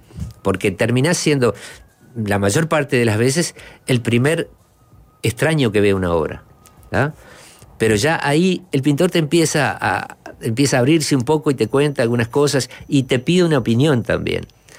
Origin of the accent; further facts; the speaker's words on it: Pando, Canelones, Uruguay; En Pando somos los canarios, somos pocos